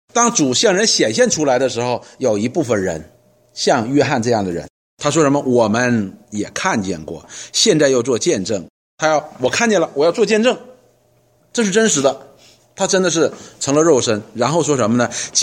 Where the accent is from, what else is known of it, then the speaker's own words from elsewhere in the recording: China; 我们中国人说什么耳听为虚眼见为实